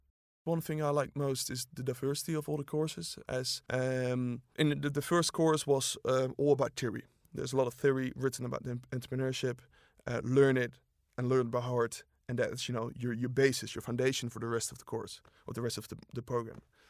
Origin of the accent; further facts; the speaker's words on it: Utrecht, Netherlands; now in Amsterdam, Netherlands; I'm 25 years old. I was born and raised in Utrecht. I'm a Dutchie. I moved here to Amsterdam about 5 years ago.